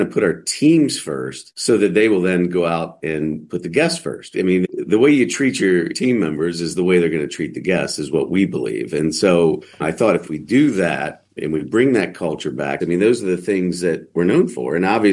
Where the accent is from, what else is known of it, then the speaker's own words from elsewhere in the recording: United States; I know as an American right now